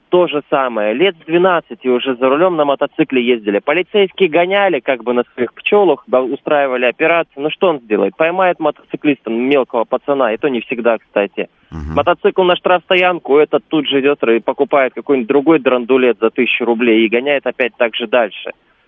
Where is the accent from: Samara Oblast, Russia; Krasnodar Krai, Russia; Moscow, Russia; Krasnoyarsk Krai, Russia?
Krasnodar Krai, Russia; Krasnodar; Я как раз из Краснодара